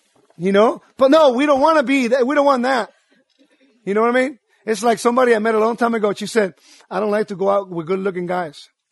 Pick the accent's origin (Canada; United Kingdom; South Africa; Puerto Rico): Puerto Rico; English is a second language; Because I'm from Puerto Rico. I speak Spanish.